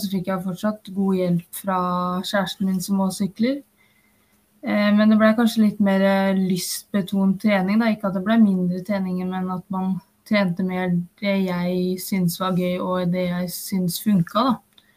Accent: Moss, Østfold, Norway; Men jeg er jo fra Moss, og det er jo nabokommunen

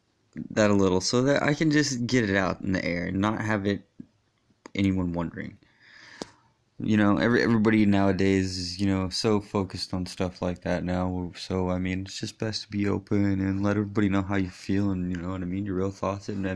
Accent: Bible Belt, United States; And yeah, I grew up in the Bible Belt of America, so I grew up really Christian

